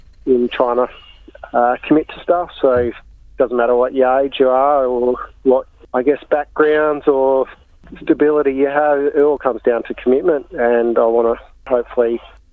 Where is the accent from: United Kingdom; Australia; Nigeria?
Australia; Bunbury, Western Australia; Noongar man from southwest Western Australia, growing up in Bunbury.